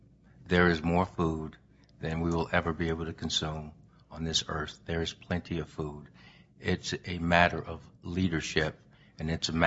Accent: Chicago, Illinois, United States; and I am from Chicago, so you don't sit along, but we're a good neighbor.

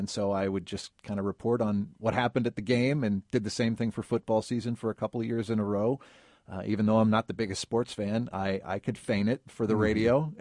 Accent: Sunman, Indiana, United States; Yeah, I grew up in Sunman, Indiana.

